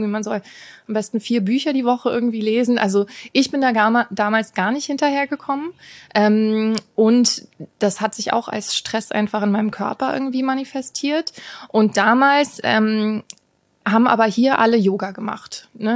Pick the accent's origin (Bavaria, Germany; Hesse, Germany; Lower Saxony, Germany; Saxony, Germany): Hesse, Germany; Walluf; Ursprünglich aus dem Rheingau. Ah, woher? Ja. Aus Walluf am Rhein, ja, neben Wiesbaden.